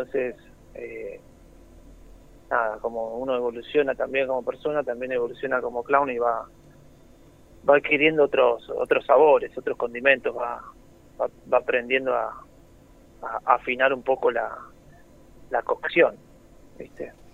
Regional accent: Buenos Aires, Argentina; Yo soy de Buenos Aires, ahora vivo en tantos lugares, y estoy de pasada por aquí.

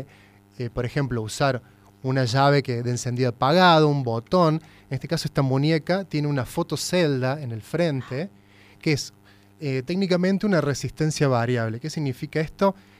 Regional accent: Córdoba, Argentina; de Córdoba, Argentina. Te quiero compartir esto que he hecho.

